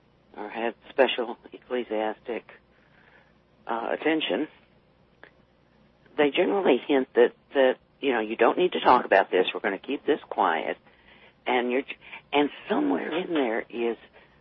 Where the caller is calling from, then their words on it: Phoenix, Arizona, United States; also born or lived in San Antonio; Yeah, I know here in Phoenix, I am, incidentally, gang, I am calling from Arizona.